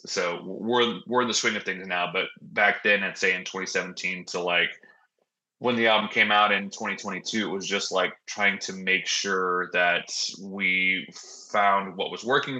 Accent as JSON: {"language": "English", "region": "Texas", "country": "United States", "said": "We're all originally from Texas, except for Scott, who's our drummer."}